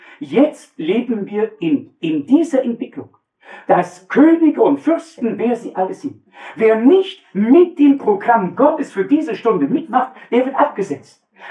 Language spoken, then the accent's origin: German; Austria; speziell als Österreicher